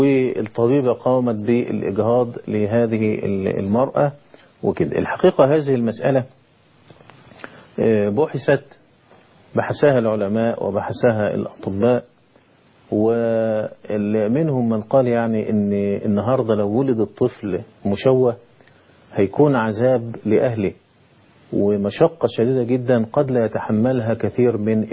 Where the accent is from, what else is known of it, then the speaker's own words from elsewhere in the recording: Egypt; عندنا في مصر إلى الآن حارة اليهود موجود فيها اليهود